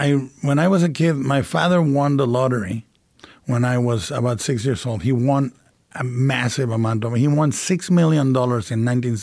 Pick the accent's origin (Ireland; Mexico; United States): Mexico; Jalisco; Somebody decided to make a Gothic cathedral called El Expiatorio in the middle of my hometown.